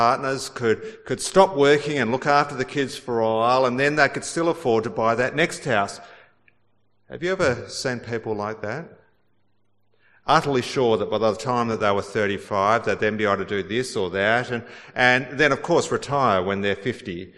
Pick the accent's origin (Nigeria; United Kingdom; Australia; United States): Australia; And friends, that's really what being an Australian is all about.